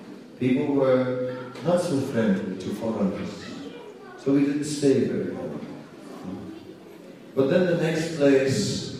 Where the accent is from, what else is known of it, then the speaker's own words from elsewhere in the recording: Netherlands; moved away; But I came from the Netherlands, and there was too much